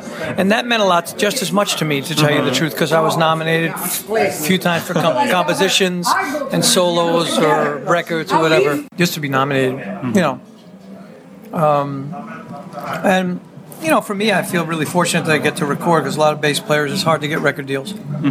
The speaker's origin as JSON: {"language": "English", "town": "New York City", "region": "New York", "country": "United States", "tie": "born or raised there", "said": "growing up in East Flatbush, in a very, with a lot of family around, Italian-American kind of cultural existence in that borough"}